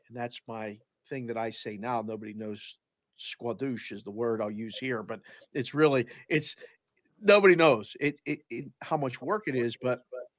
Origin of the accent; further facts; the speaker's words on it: Pittsburgh, Pennsylvania, United States; So I grew up in Pittsburgh, graduate school, Penn State, broadcast journalism degree.